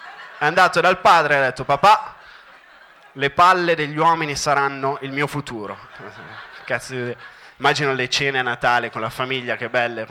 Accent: Milan, Lombardy, Italy; io sono di Milano

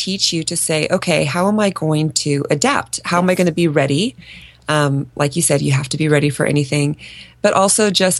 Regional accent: Minnesota, United States; now in California, United States; I would say going to San Diego and really growing up in Minnesota, I did not appreciate the metaphor.

